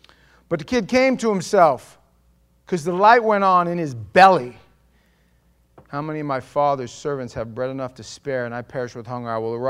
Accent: New York, United States; I come from New York. We don't do that prejudice thing in New York.

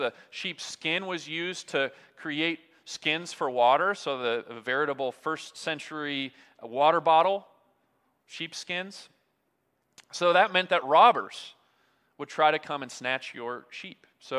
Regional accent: Michigan, United States; Something that I grew up doing around the Thanksgiving table in my home in Michigan

